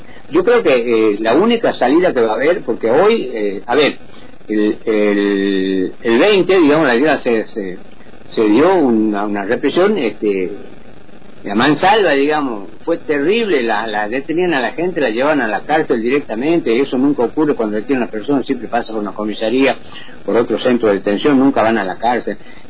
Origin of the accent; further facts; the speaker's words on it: San Pedro, Jujuy, Argentina; yo soy de San Pedro, Jujuy, ¿no es cierto? Estoy a 50 kilómetros, 50 y pico kilómetros de capital.